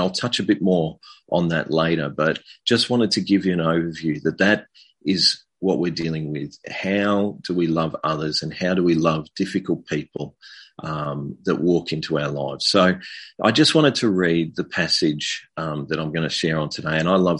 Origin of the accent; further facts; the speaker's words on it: Bendigo, Victoria, Australia; I grew up in Bendigo. I grew up in a loving Christian family and knew God and the love of God quite early in my life.